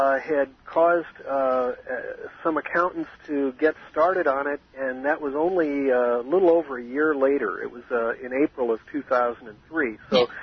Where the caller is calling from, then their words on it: San Francisco, California, United States; By coincidence, I am calling from the West Coast.